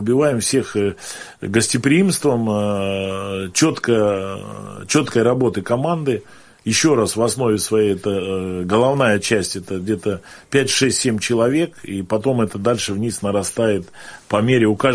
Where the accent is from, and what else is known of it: Tomsk, Tomsk Oblast, Russia